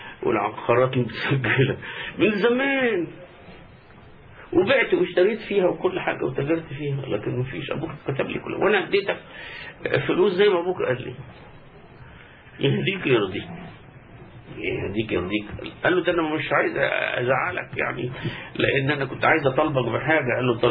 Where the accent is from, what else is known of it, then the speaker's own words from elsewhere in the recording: Upper Egypt, Egypt; وأنا هختم بقصة جميلة حصلت في بلدنا الصعيد.